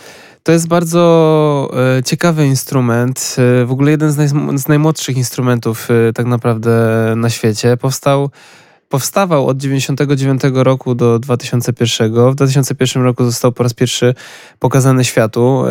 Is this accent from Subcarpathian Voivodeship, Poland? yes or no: yes; Rzeszów, Subcarpathian Voivodeship, Poland; also born or lived in Wrocław; ja sam jestem z Rzeszowa i przez 10 lat mnie w tym Rzeszowie nie było, bo studiowałem we Wrocławiu. Tak. I jak wróciłem do Rzeszowa po 10 latach